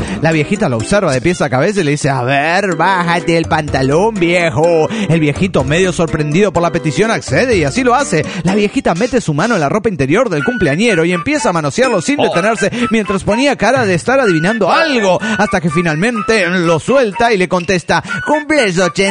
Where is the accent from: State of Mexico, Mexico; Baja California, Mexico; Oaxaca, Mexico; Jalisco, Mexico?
Baja California, Mexico; Hola, soy el homie de Baja California.